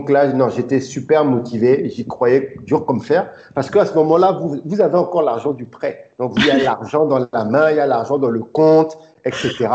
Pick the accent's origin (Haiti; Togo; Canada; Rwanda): Togo; au Togo, je viens du sud du Togo, et on utilise plutôt pour les assaisonnements des poissons séchés, des poissons fumés.